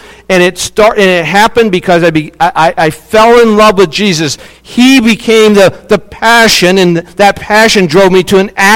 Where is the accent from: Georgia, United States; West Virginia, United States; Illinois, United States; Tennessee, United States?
West Virginia, United States; Morgantown; so in where I grew up in Morgantown, there's a mall called Mountaineer Mall.